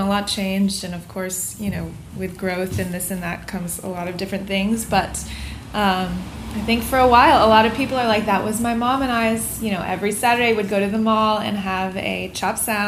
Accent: Florida, United States; I grew up in South Florida, so he was the director of operations for all the stores in that region.

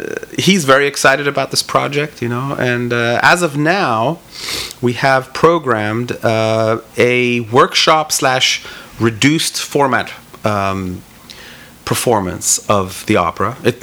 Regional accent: Spain; I mean, I lived, you know, I grew up in Spain.

